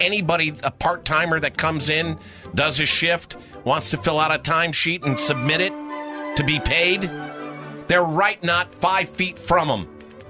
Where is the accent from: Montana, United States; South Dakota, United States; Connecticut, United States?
Connecticut, United States; now in Florida, United States; You know what was shocking to me when I moved to Florida from Connecticut? How much slower the pace is.